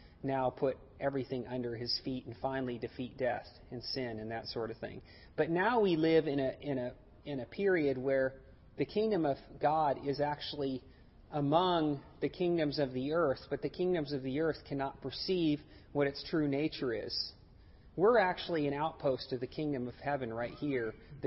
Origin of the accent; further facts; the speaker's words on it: United States; Maybe that is right, but, I'm an American, so...